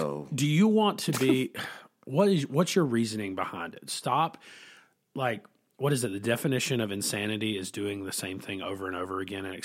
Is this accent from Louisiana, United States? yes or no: no; North Carolina, United States; I'm from North Carolina, but my wife and I, we drove up to a place in North Carolina called Southport